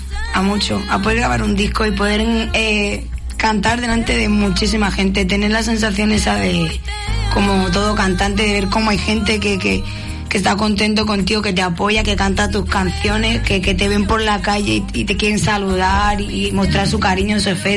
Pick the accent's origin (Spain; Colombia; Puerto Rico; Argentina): Spain; Barcelona, Catalonia; Soy de Barcelona, pero de padres andaluces.